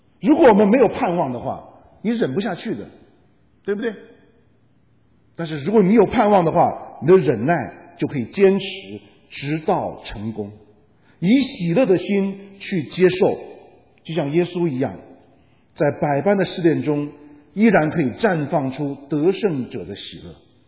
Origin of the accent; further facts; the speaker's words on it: Guangdong, China; 特别是南方啊，因为我是广东长大，所以我常常讲广东的例子。